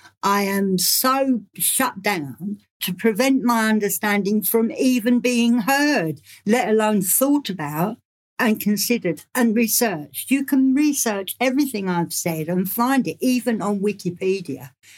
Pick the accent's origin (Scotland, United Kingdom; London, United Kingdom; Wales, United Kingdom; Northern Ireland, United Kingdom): London, United Kingdom; I'm a woman from London who worked in the City of London and found out at a very early age what's really going on.